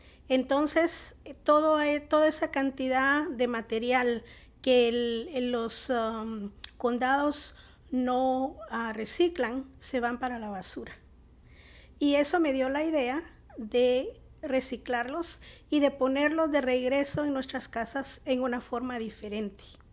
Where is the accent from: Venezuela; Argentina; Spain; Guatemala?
Guatemala; soy guatemalteca